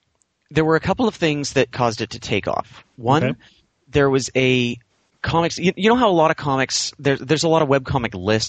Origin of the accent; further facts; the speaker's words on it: Vancouver, British Columbia, Canada; I am hailing from the Vancouver area of British Columbia, Canada.